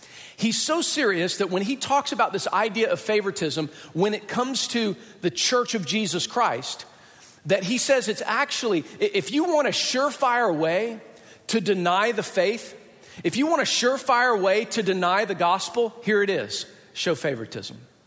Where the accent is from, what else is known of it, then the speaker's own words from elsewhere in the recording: Atlanta, Georgia, United States; Now, back in our middle school growing up in Atlanta, we couldn't have, like, carbonated beverages during the day at all.